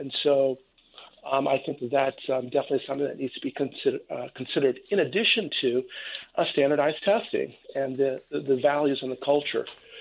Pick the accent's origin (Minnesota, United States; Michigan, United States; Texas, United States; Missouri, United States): Minnesota, United States; Minneapolis; So I'm African-American male, born and raised in North Minneapolis, went to Breck for middle school, mm-hmm. Minneapolis North for high school.